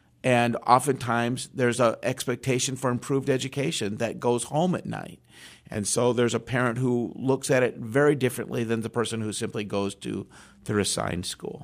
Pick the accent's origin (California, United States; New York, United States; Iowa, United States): Iowa, United States; also born or lived in New Jersey; You know, I'm from Iowa, a state that had about 3 million people and 436 school systems.